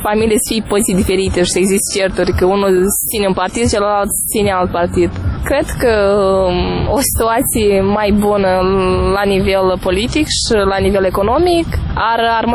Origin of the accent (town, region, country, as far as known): Cahul District, Moldova